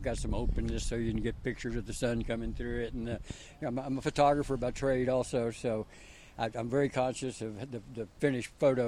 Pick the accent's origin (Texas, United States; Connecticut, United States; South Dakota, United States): Texas, United States; I'm from Texas, you know. We're the friendly state.